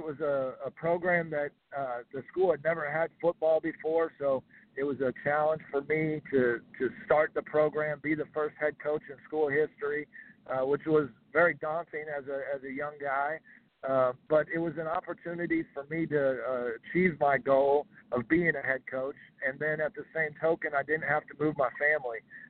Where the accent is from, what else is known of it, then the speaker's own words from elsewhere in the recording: Boulder, Colorado, United States; Yeah, you know, I grew up in Boulder, Colorado. My dad was an associate athletic director at CU and grew up there my whole life, grew up a Buff my whole life.